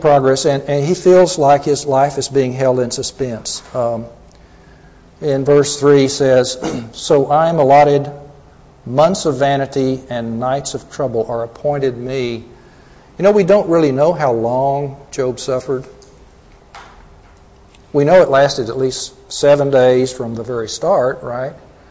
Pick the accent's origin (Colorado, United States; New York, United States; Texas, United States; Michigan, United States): Texas, United States; Now, I'm from Texas, and I grew up there, and we were more likely to say you all.